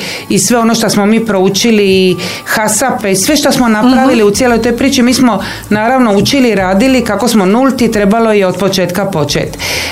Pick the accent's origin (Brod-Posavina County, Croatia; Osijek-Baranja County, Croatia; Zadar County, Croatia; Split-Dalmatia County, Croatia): Split-Dalmatia County, Croatia; Split; now in Otočac, Croatia; I mi smo se preselili, mi smo iz Splita se preselili u Otočac.